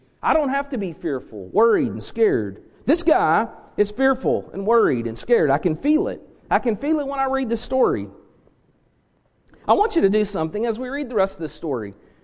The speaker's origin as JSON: {"language": "English", "town": "Kansas City", "region": "Missouri", "country": "United States", "said": "Yeah, I'm from Kansas City, that's right."}